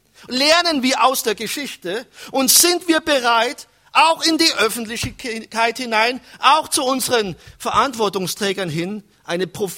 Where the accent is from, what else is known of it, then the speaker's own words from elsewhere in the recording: Germany; Und wir müssten diejenigen sein als Deutsche, die hier die wachsten sind unter allen Nationen